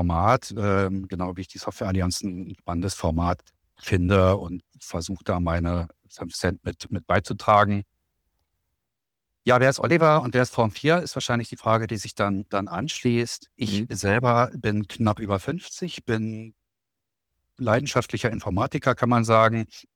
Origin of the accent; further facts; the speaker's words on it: Hanover, Lower Saxony, Germany; moved away as an adult; now in Berlin, Germany; Bin dann damals nach Berlin gezogen, von Hannover, wo ich groß geworden bin. Dann eben mit 21 nach Berlin gezogen